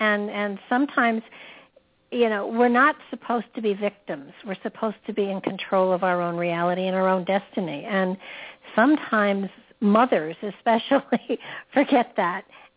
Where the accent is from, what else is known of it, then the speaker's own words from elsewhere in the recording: New York, United States; I'm from New York, yes.